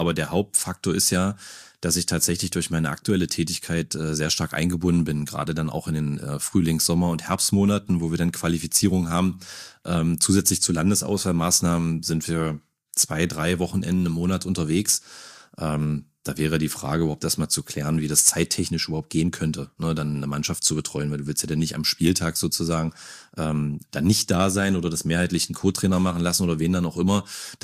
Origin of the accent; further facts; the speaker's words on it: Magdeburg, Saxony-Anhalt, Germany; Ich bin Magdeburger Jung. Ich war zwischenzeitlich mal im Jerichower Land stationiert, weil meine Eltern in den 90er Jahren, wie so viele, auf die Idee gekommen sind, so ein bisschen in die Vorstadt zu ziehen, aufs Land zu ziehen.